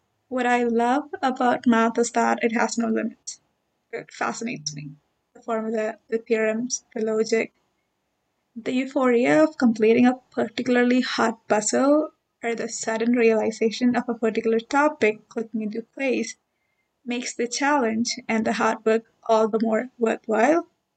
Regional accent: India; now in Canada; I'm from India and have been here in Canada for about 5 years.

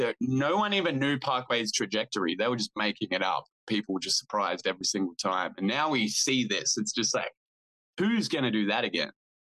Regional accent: Australia; And it costs a lot to get over there as an Australian band, especially if you do it legitimate with visas and everything like that.

